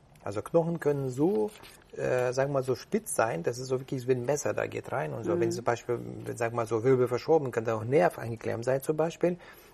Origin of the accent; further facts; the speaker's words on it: Kyiv, Ukraine; German is a second language; now in Germany; ich kam nach Deutschland, ich habe noch nicht einen Cent in der Tasche gehabt, weißt du, und ich komme aus Ukraine, aus Kiew und so, das war Sowjetunion noch damals